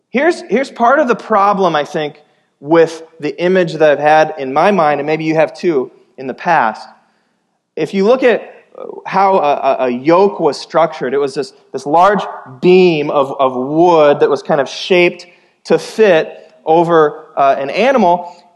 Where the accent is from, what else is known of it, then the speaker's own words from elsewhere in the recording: Iowa, United States; sometimes growing up in the Midwest, in Iowa, I'll use like a farming illustration